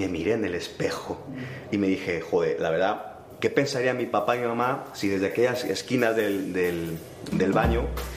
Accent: Madrid, Community of Madrid, Spain; moved away as an adult; ha sido mi única ciudad donde he vivido hasta los 26 años, que emprendí la aventura de irme a Nueva Zelanda, pero soy madrileño, castizo, y bueno, de ahí es mi papá, y mi mamá es de Toledo, que es de una ciudad cerquita de Madrid.

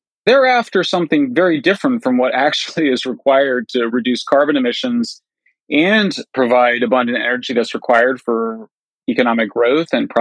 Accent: California, United States; It's happened, like I mentioned, in California, my home state, where the anti-nuclear movement really begins in the 1960s and 70s.

